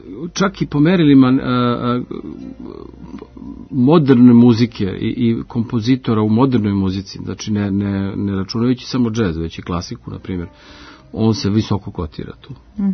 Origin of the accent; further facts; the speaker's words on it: Serbia; ja sam odavde iz Srbije i znam ko sam i šta sam i odakle potičem